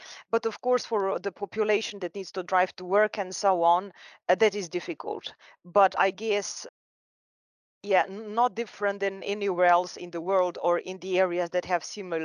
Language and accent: English; Celje, Savinja, Slovenia; English is a second language; I wonder whether I'm walking the streets of Arab Peninsula or whether I'm walking the streets of my hometown. Celje is rather green, lots of trees. The old city center is actually on the side of the river bank.